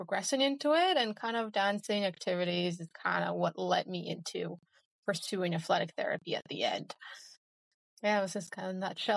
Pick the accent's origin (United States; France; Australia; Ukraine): Ukraine; now in Canada; Originally, I'm from Ukraine, so I've been here for like 18 years at this point. And Vinifex kind of been my home since ever then.